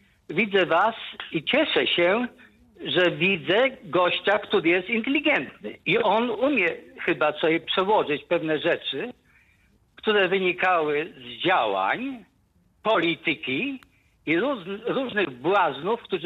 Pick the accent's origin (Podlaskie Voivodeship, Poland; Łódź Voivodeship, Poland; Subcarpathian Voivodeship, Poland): Subcarpathian Voivodeship, Poland; Przemyśl; born there; Ja się urodziłem w Przemyślu. Przemyśl był podzielony rzeką San